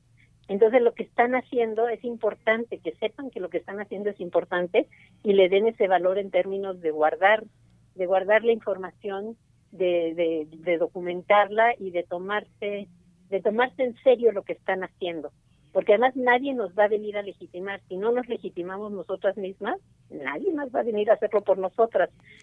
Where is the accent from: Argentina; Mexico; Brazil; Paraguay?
Mexico; Desde México, pues, estábamos como feministas mexicanas.